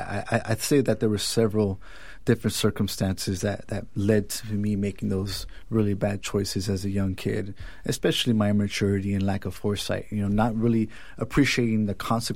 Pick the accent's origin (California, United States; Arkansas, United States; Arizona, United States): California, United States; So as a young Mexican-American growing up in Southern California, I experienced some traumatic events in my life at a very, very young age